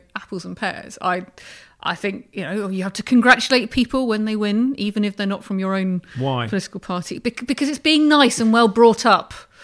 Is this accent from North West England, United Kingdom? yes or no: yes; Manchester, North West England, United Kingdom; now in Colchester, United Kingdom; I moved to Colchester from Manchester. So from multicultural, dead exciting Manchester at the cusp of the indie revolution to small town Essex.